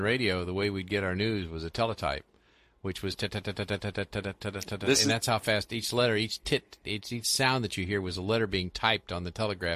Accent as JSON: {"language": "English", "town": "St. Louis", "region": "Missouri", "country": "United States", "tie": "born or raised there", "said": "I don't remember the exact name of the newspaper when I was growing up in St. Louis"}